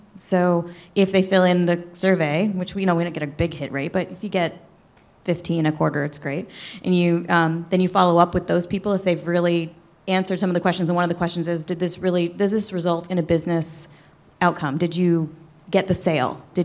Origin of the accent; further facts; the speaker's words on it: Canada; now in United States; Okay, first of all, I'm also Canadian. But I just became an American this year, so I'm kind of both.